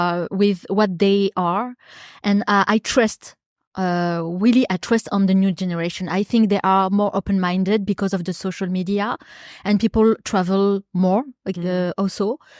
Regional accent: France; accent: French; English is a second language; Sorry for my French accent.

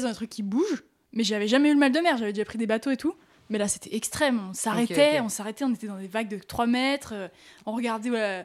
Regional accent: France; on vient de France.

